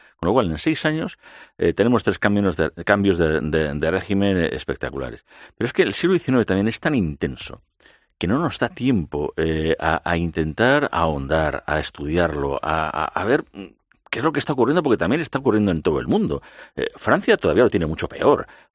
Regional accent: Madrid, Community of Madrid, Spain; born there; nací en La Milagrosa, en el Modesto La Fuente 14.

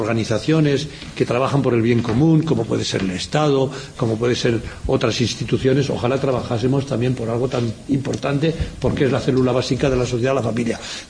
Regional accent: Spain; aunque mi pueblo está muy cerquita de Cataluña, siempre ha estado muy volcado a Cataluña, por la historia, porque está a 3 kilómetros, la provincia de Tarragona empieza a 3 kilómetros

